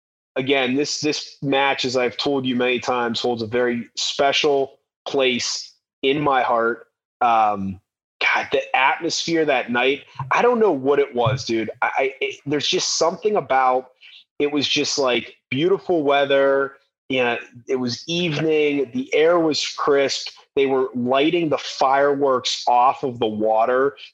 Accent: Pittsburgh, Pennsylvania, United States; I'm from Pittsburgh. I'm a Pittsburgh Steeler fan, Ben Roethlisberger.

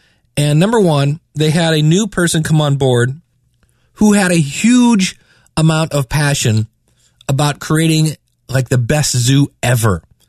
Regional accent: Akron, Ohio, United States; Now, this is Akron, Ohio. It's a suburb of Cleveland, and it's where I grew up. I was born and raised in Akron

